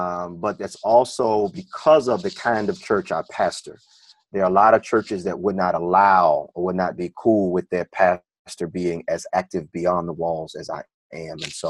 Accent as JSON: {"language": "English", "town": "Baltimore", "region": "Maryland", "country": "United States", "tie": "born or raised there", "said": "Yep, a little bit. Born and raised in Baltimore. I am the son and grandson of preachers."}